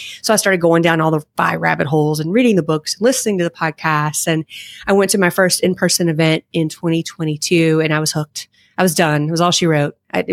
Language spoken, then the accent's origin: English; Kentucky, United States; I grew up in Kentucky with very, very little. So I was always frugal out of necessity.